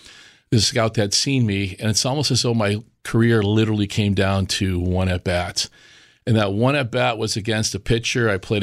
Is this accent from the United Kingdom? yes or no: no; Massachusetts, United States; I grew up in Western Mass, passionate about baseball.